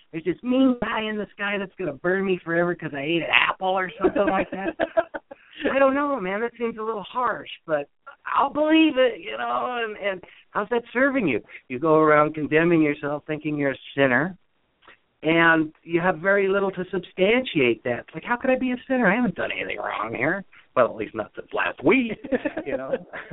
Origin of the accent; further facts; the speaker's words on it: United States; Me in my 50s growing up in America, land of the home of the brave, you know, land of the free and all this sort of stuff.